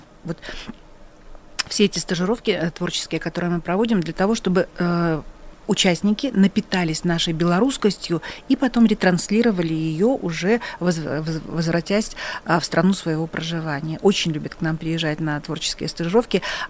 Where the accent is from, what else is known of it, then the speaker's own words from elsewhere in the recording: Belarus; И белорусские соотечественники – это мы, это белорусы.